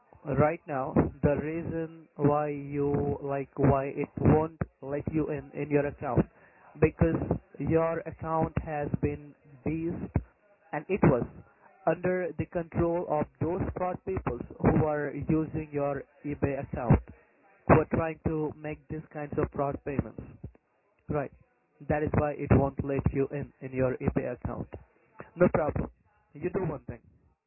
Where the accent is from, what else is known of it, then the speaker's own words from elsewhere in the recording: India; English is a second language; also born or lived in Australia; Well, I'm not an Australian. Actually, I'm an Indian. I lived in Australia.